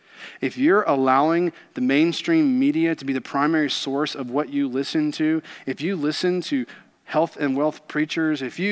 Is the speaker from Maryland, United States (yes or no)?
no; Kentucky, United States; Growing up in Kentucky, I got to be around racehorses quite a bit